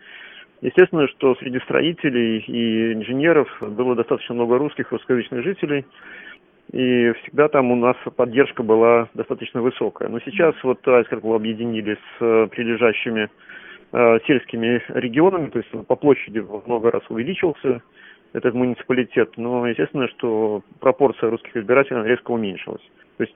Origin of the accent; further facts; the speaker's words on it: Daugavpils, Latgale, Latvia; Даугавпилс, что фактически русский город в Латвии. И это мой родной город